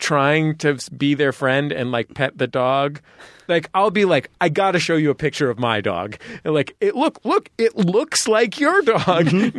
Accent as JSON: {"language": "English", "region": "England", "country": "United Kingdom", "said": "which is what I call it because I'm a British nanny."}